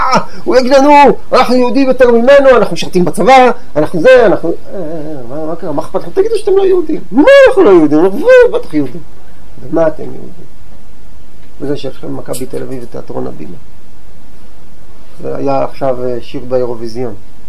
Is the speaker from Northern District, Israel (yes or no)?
yes; Northern District, Israel; born there; ושרו על הגולן, שם נולדתי, שם נולדו לי ילדיי